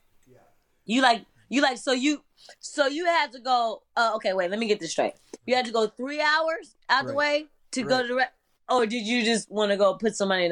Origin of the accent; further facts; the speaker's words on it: Las Vegas, Nevada, United States; I'm from Las Vegas, Nevada